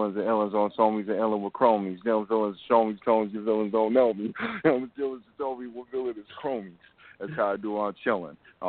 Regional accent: West Coast, United States; Yeah, I'm from the West Coast.

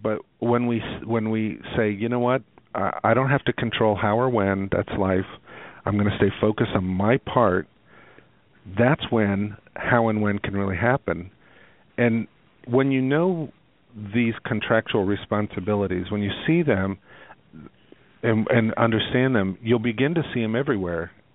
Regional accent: Midwest, United States; I'm from the Midwest. We're bottom line people.

